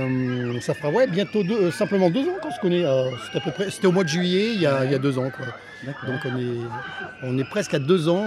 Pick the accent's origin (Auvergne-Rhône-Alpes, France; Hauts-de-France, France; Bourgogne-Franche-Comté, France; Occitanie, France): Auvergne-Rhône-Alpes, France; Voiron; Et moi, je suis l'étranger, je viens de la Chartreuse, de la Chartreuse